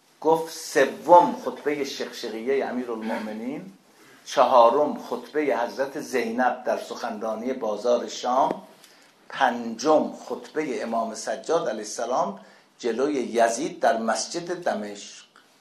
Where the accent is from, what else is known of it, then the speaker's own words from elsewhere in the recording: Iran; ما چون ترکیم، ببخشید، امکانات نبود.